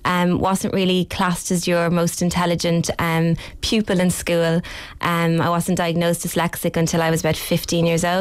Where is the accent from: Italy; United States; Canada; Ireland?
Ireland; Waterford, Munster; Waterford City. Grew up there my whole life. Went to primary school there. Went to secondary school there. That's where my heart is.